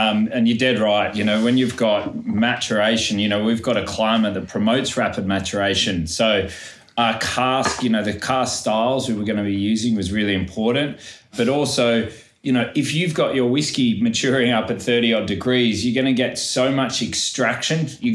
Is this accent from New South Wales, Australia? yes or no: yes; Byron Bay, New South Wales, Australia; So went to Brisbane from Byron Bay. When you're a kid growing up in Byron, it's one of those places you got to leave, but you know your heart's always going to take you back there one day